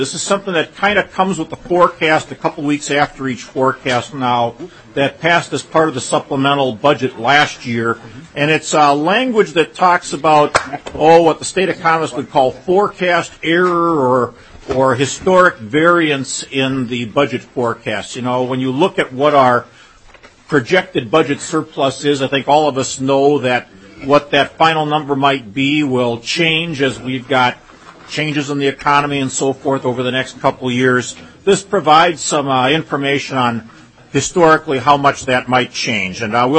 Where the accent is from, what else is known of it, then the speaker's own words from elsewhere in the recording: St. Cloud, Minnesota, United States; I'm from the St. Cloud area.